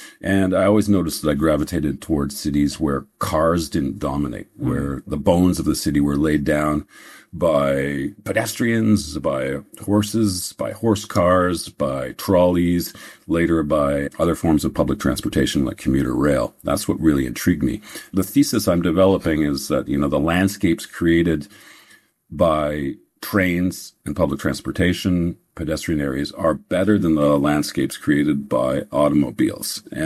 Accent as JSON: {"language": "English", "town": "Vancouver", "region": "British Columbia", "country": "Canada", "tie": "born or raised there", "said": "I grew up in Vancouver, which the climate there is a lot more like what you get in most of England."}